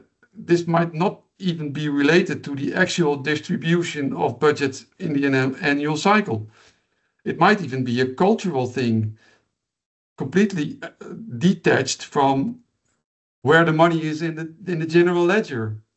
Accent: Netherlands; from the Netherlands.

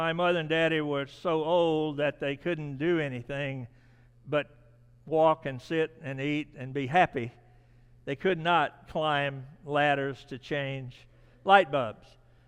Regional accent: Nesbitt, Mississippi, United States; I get a message from my hometown in Nesbitt, Mississippi

